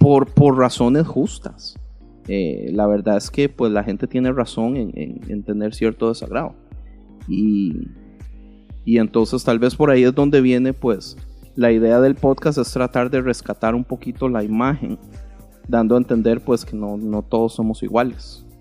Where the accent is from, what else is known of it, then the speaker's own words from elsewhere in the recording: Heredia, Costa Rica; moved away; also born or lived in San José; Sí, de Heredia, nací en San José, pero viví casi toda mi vida en Heredia, la ciudad de las flores.